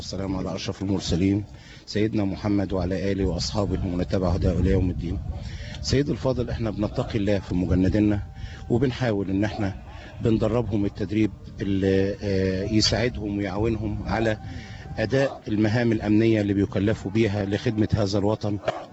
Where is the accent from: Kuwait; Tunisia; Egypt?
Egypt; احنا مصريين خير اجناد الارض